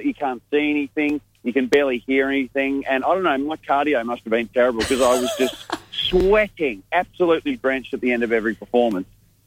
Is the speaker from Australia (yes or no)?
yes; Victoria, Australia; I grew up in the Western District of Victoria and always loved country music growing up.